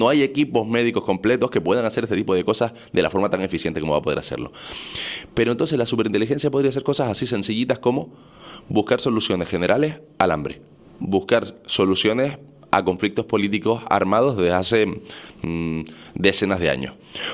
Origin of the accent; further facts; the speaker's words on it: Canary Islands, Spain; sabe que soy un chico canario, tinerfeño, empresario, de 31 años.